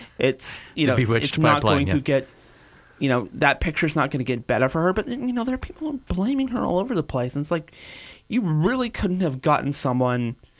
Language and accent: English; Canada; We're Canadian.